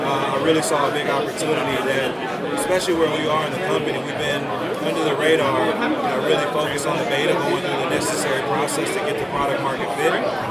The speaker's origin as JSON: {"language": "English", "town": "Houston", "region": "Texas", "country": "United States", "tie": "born or raised there", "also_born_or_lived": "Silicon Valley", "said": "Yeah, so I mean, originally I'm from Houston, right? Born and raised here, went to Haley Taylor before going on to Duke University."}